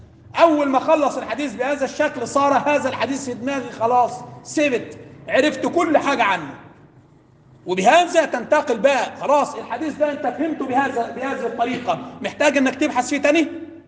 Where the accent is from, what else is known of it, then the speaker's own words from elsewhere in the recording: Upper Egypt, Egypt; شوف الصعيد النهارده الناس عندنا في الصعيد كانوا لما يستحلف واحد يقول له قولوا